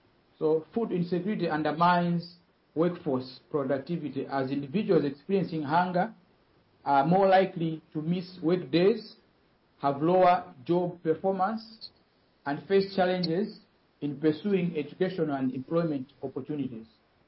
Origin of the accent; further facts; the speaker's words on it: Malawi; now in Liberia; from Malawi. I'm serving here in Liberia.